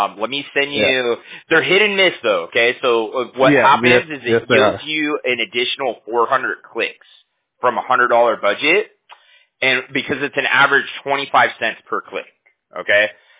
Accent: California, United States; You know what it is, man, because we're from California, right?

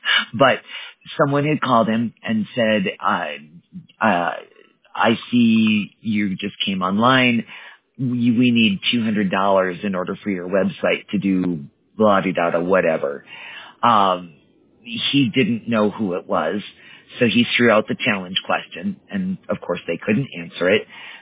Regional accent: Wisconsin, United States; now in Colorado, United States; Live in Colorado, but I was born and raised in Wisconsin, and my husband in North Dakota.

